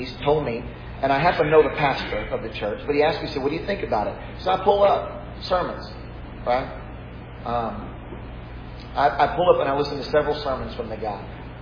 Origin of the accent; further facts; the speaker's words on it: Bible Belt, United States; Growing up in the Bible Belt.